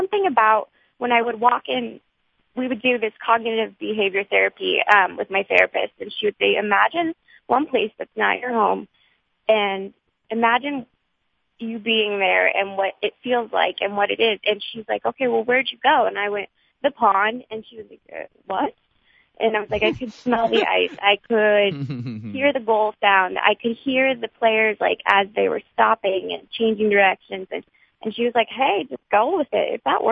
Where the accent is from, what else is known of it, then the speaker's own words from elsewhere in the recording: Pittsburgh, Pennsylvania, United States; born there; I was born in Pittsburgh. My dad grew up in Pittsburgh.